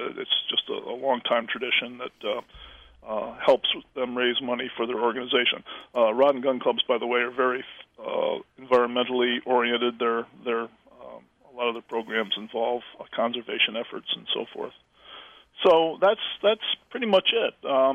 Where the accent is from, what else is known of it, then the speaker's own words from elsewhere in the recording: Canaan, United States; I grew up in Canaan, and I'd forgotten how big their territory is.